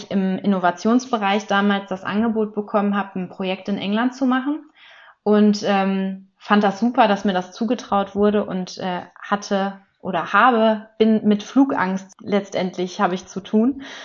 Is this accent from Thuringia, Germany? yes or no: no; Essen, North Rhine-Westphalia, Germany; von SubU. Ich komme aus Essen, also mitten aus dem Ruhrpott